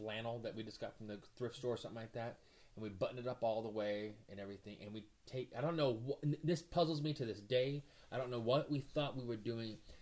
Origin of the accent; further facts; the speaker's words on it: Las Vegas, Nevada, United States; because I'm from Las Vegas, we'd all go out to the strip